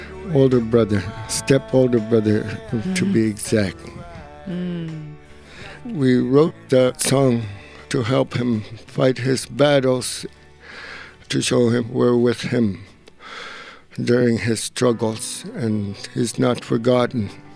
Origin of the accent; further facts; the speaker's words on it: Iqaluit, Nunavut, Canada; we're regular Canadian Eskimo in Iqaluk, and just have our guitars and get together and have fun. What I love about my small community, isolated and frozen.